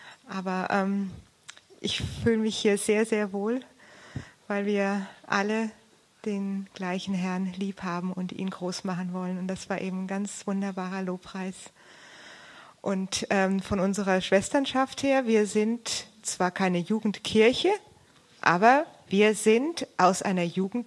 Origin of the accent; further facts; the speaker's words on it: Darmstadt, Hesse, Germany; born there; Ja, und ich bin in Darmstadt geboren, also ich hatte es nicht weit